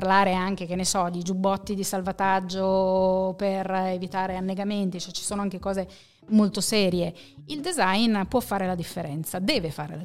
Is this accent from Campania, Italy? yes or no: no; Sanremo, Liguria, Italy; Sì, io vengo da Sanremo.